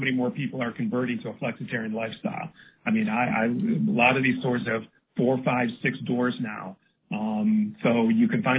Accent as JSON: {"language": "English", "region": "Michigan", "country": "United States", "said": "So we're, you know, the previous chapter of my life, we are from Michigan."}